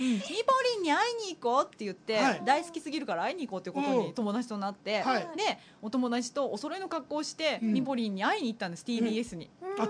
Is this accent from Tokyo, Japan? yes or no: no; Yokohama, Kanagawa, Japan; そうごめんね浜っ子にしちゃ田舎者なんだけど